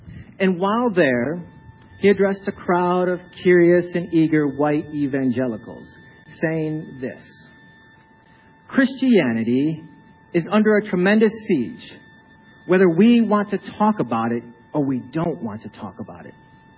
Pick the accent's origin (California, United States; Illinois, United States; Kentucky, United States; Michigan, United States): Michigan, United States; Grand Rapids; I am from Grand Rapids, Michigan.